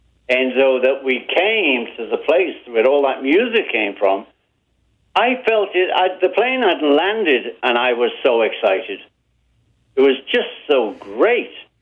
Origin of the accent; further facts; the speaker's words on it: Liverpool, North West England, United Kingdom; We're from Liverpool. We can shout, too.